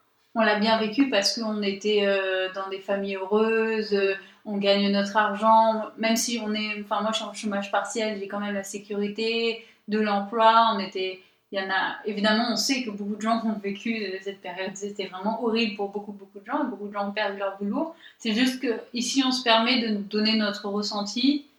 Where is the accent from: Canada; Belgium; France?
France; Aix-en-Provence, Provence-Alpes-Côte d'Azur; je viens du vrai sud de la France, c'est-à-dire Aix-en-Provence, c'est pour ça que je rigole.